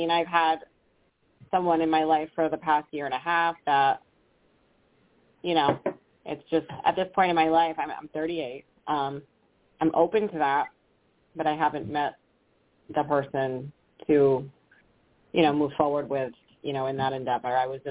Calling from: Rhode Island, United States; yep, I'm calling in from Rhode Island.

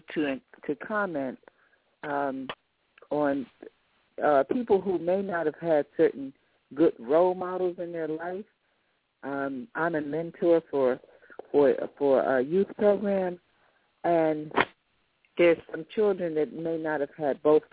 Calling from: Virginia, United States; I'm calling from Virginia.

